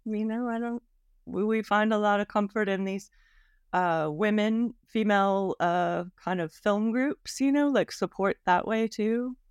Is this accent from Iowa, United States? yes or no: no; Atlanta, Georgia, United States; I had a slightly different path. I grew up in Atlanta.